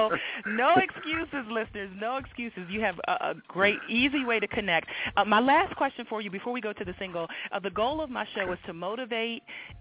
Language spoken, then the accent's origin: English; Milledgeville, Georgia, United States; And I was born in Milledgeville, Georgia, which you may have never heard of. But big shout out to Georgia there, my home state.